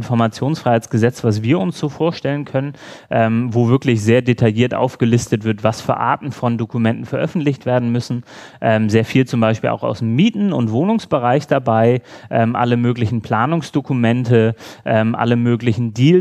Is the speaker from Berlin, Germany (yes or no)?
yes; Berlin, Germany; Ich komme aus Berlin, das hätte, glaube ich, in Sachen Flughafen bei uns auch ein bisschen geholfen.